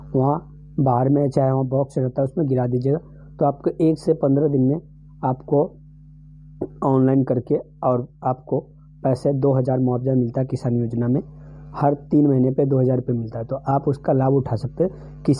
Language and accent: Hindi; Bihar, India; हमारे गांव बिहार में